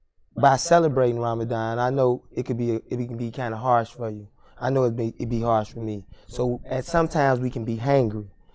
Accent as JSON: {"language": "English", "town": "Chicago", "region": "Illinois", "country": "United States", "lives_now": "Bay Area, United States", "said": "Well, before I do that, I'm from Chicago. … I'm from Chicago. I've been in the Bay off and on for, like, right now, 20 years."}